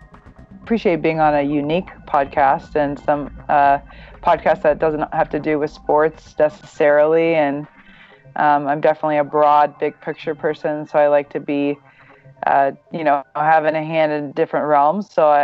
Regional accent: Midwest, United States; I grew up in the Midwest, very normal, I guess you could say, just a mom and a dad, two sisters, Midwest, not rich, not poor

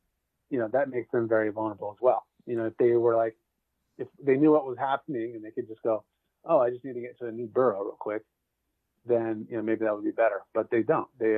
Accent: Illinois, United States; probably where you live or where I grew up in Illinois.

